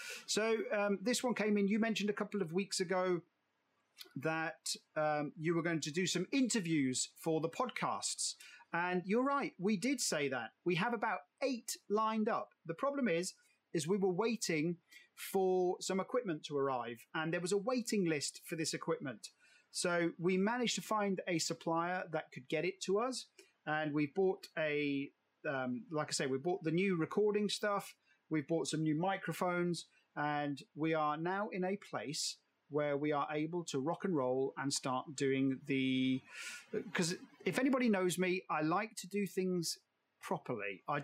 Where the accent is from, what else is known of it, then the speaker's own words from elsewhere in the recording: Germany; born there; first language German; English is a second language; But as you know, my mother's German, my father's British, I served in the British Army, I was born in Germany, I could speak German before I could speak English.